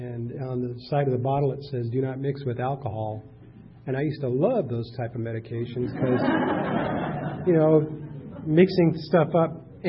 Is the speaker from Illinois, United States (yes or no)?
no; Houston, Texas, United States; born there; moved away; also born or lived in Arizona; I can remember I was born in Houston, Texas, and my dad was in the Air Force, and we moved to Arizona in 55